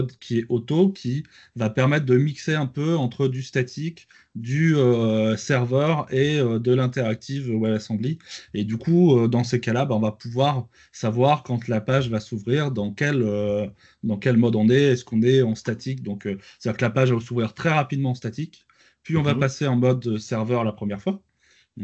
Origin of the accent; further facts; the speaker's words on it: Normandy, France; Moi je suis normand.